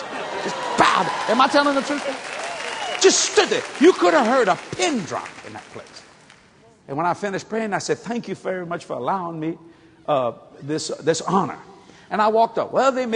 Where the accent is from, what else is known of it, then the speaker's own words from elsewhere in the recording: Louisiana, United States; I said, I'm a Cajun. We could be anything. We don't know.